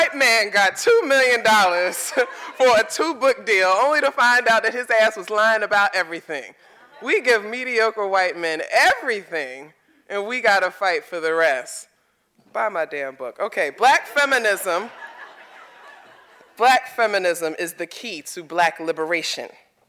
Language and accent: English; Bronx, New York, United States; now in Philadelphia, United States; As I said, I am from the Boogie Down Bronx. I am a hood girl through and through. When I moved here, I moved to North Philly, 18th and Susquehanna.